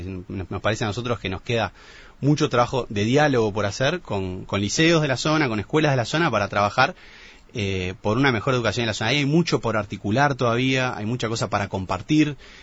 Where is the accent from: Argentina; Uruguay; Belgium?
Uruguay; como uruguayo